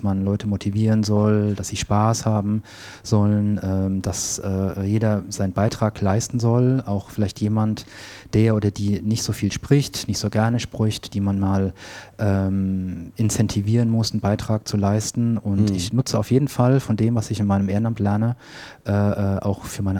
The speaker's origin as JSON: {"language": "German", "region": "Hesse", "country": "Germany", "moved": "as an adult", "lives_now": "Hamburg, Germany", "said": "Ich bin 2010 nach Hamburg gezogen. Ich komme aus der Nähe von Frankfurt ursprünglich"}